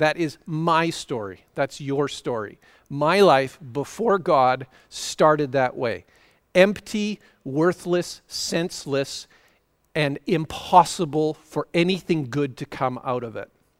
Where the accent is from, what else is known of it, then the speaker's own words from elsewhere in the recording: Canada; as a Canadian, growing up in a fairly mountainous area, I guess you'd call it part of the world